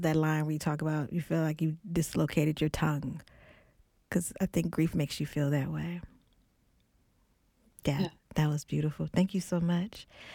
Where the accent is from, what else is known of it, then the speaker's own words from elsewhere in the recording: Oakland, California, United States; I'm not gonna say anything because I'm from Oakland, so that's between.